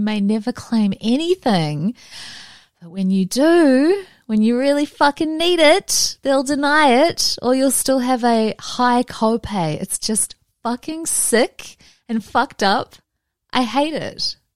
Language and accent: English; New Zealand; moved away as an adult; now in United States; I have dual citizenship myself, praise the Lord. I'm from New Zealand and I live in California.